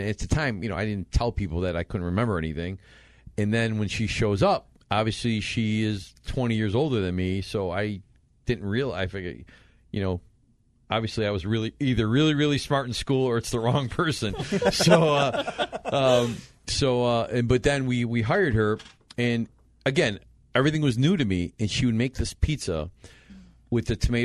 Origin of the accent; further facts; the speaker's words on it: Rochester, New York, United States; So being that you lived in California, like Nick and I kind of born and raised in Rochester.